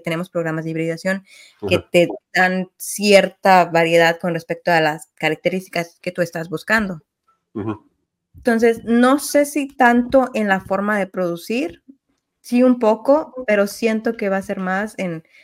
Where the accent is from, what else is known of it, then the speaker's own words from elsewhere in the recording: Mexico; traslademos ese conocimiento que tenemos como buenos mexicanos del chile